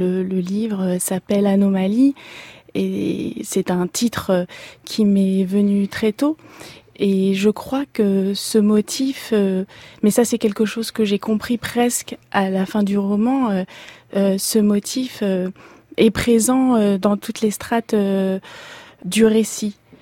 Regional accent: L'Île-Saint-Denis, Île-de-France, France; sur l'île Saint-Denis, c'est là où j'ai grandi.

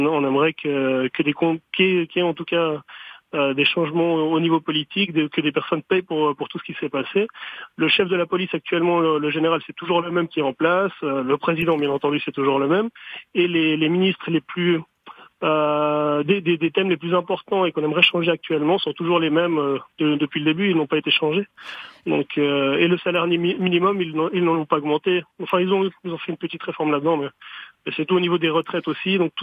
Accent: Lausanne, Vaud, Switzerland; nous, on est suisse et chilien, notre père est suisse, notre mère chilienne, et on est de Lausanne en Suisse.

